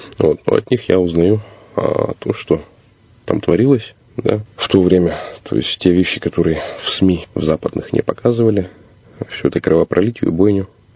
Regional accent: Irkutsk, Irkutsk Oblast, Russia; born there; Родился в Иркутске

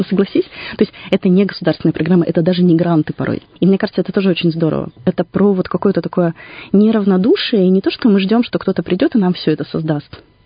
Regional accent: Irkutsk, Irkutsk Oblast, Russia; Ну, потому что я иркутянка, и вот это все происходило у нас.

